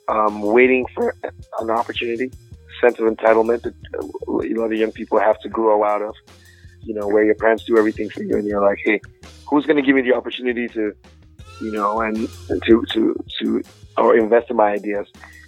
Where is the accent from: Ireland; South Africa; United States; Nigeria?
Nigeria; Jos, Plateau; And growing up in Joss, you know, we used to, you know, we're taught invest in your launch or your product, spend money on the launch and all these things.